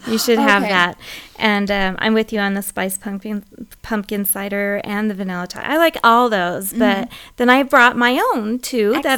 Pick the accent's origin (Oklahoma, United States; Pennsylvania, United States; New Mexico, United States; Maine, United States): New Mexico, United States; And then I have one more that's home smell for me because I'm from New Mexico and it's called Mesa Sunrise.